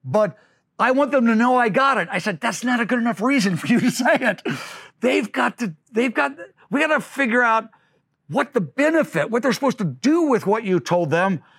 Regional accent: Missouri, United States; also born or lived in Kansas; Well, I grew up in Missouri and Kansas, so why not Kansas?

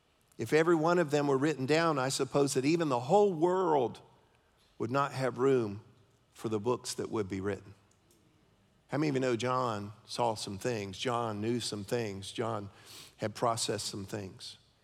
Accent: Leesburg, Florida, United States; I grew up in Leesburg. I went to school in Leesburg.

